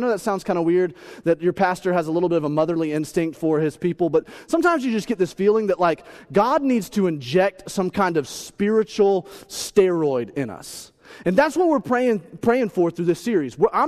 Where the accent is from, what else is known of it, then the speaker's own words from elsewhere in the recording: the South, United States; And I grew up in the South.